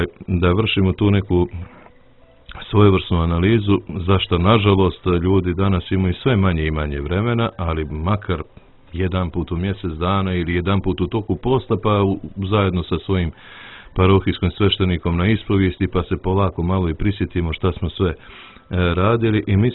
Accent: Montenegro; što bi rekli kod nas u Crnoj Gori

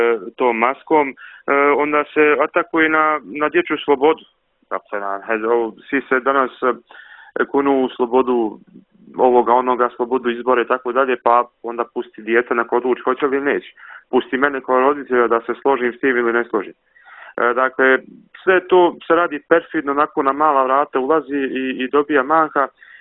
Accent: Virpazar, Bar Municipality, Montenegro; Konkretno kod nas u Virpazaru postoji jedan dan

